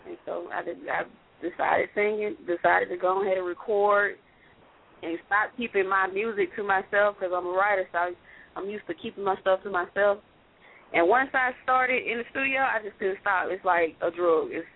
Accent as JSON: {"language": "English", "town": "Atlanta", "region": "Georgia", "country": "United States", "said": "Well, I'm from Atlanta, as y'all know."}